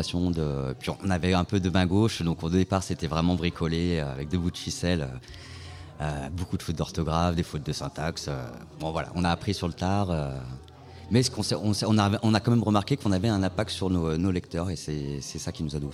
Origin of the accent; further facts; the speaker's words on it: Lyon, Auvergne-Rhône-Alpes, France; Alors, on vient de Lyon. Donc, il faut savoir que Lyon, c'est quand même une ville assez bourgeoise.